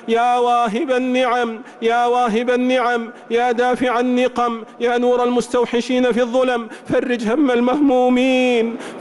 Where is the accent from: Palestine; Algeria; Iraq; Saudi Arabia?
Saudi Arabia; اللهم احفظ بلادنا المملكة العربية السعودية